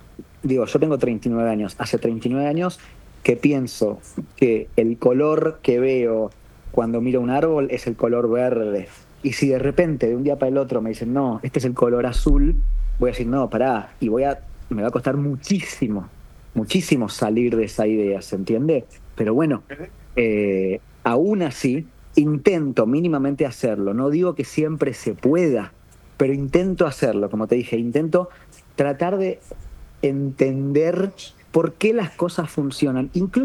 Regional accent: Argentina; Yo soy argentino

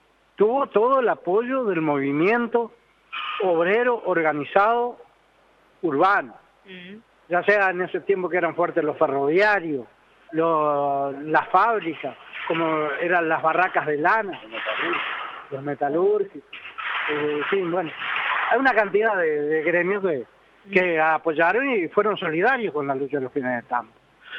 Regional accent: Cardal, Florida, Uruguay; yo soy de Cardal, departamento de Florida.

